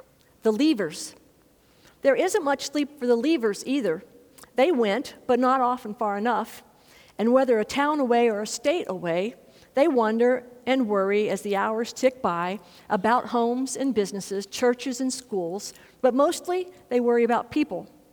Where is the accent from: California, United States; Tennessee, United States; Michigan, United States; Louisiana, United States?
Louisiana, United States; Lake Charles; See, Lake Charles, Louisiana is my hometown. Ooh, this is gonna be hard. It's the place my great-grandfather in 1926, no, not now, my great-grandfather in 1926 started our family business at the Port of Lake Charles